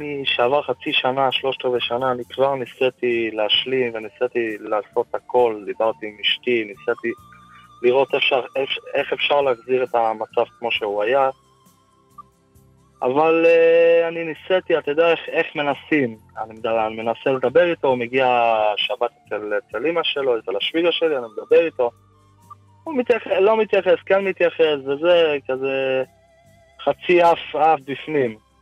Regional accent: Jerusalem, Jerusalem District, Israel; אני מהמקור מגיע מירושלמי

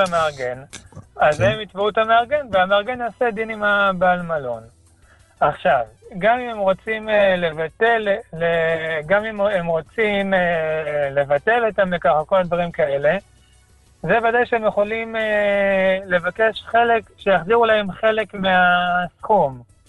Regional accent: Jerusalem, Jerusalem District, Israel

